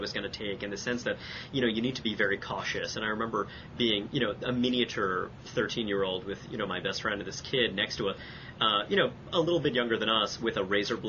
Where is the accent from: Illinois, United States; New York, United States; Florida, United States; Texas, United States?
New York, United States; Brooklyn; I grew up in Brooklyn. I grew up in the fringes of kind of East Flatbush.